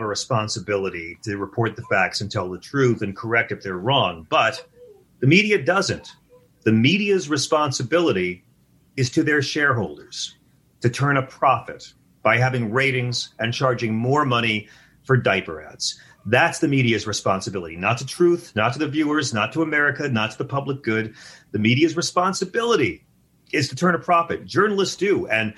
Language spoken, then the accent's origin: English; Long Island, New York, United States; I'm from Long Island.